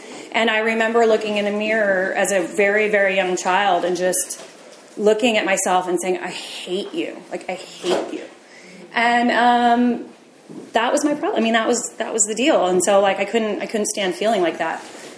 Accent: Pleasant Hill, California, United States; I was raised in Pleasant Hill, which is right through the tunnel. I still live out there. I had a pretty nice suburban upbringing.

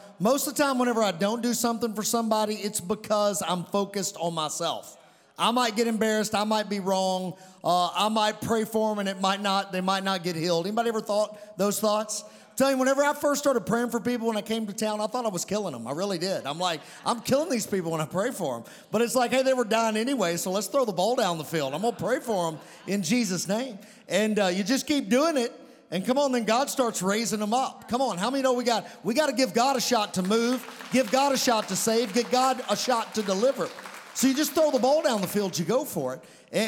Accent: Webster County, United States; I'm from Webster County. Pray for me, all right? My English teachers cringe, you know, but that's all right. I think it's part of small town charm

